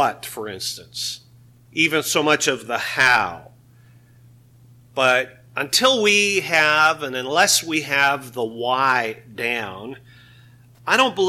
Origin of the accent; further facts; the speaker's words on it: British Columbia, Canada; I grew up in British Columbia, and I watched your son Brett when he played in the BC Junior Hockey League as a 15 and 16-year-old kid